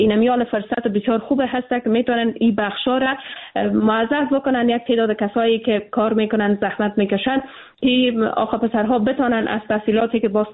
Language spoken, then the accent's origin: Persian; Afghanistan; ما به عنوان یک افغان واقعا